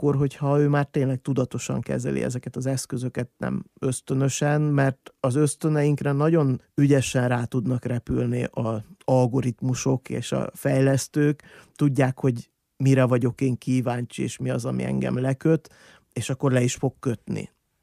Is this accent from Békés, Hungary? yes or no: no; Bükkzsérc, Borsod-Abaúj-Zemplén, Hungary; én faluról jöttem, Bükzsércről